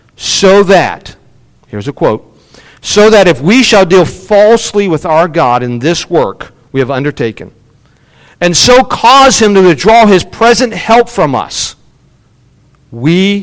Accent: West Virginia, United States; also born or lived in Ohio / Mississippi; I was born in Ohio. I spent a good number of years in Mississippi. But West Virginia is my home. I love West Virginia.

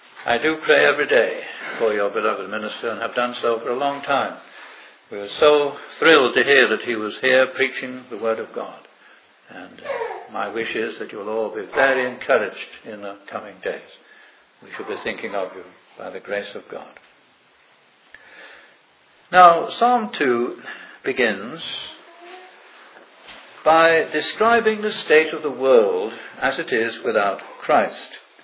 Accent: Manchester, North West England, United Kingdom; I came from Manchester, and bombs were flying down on top of Manchester.

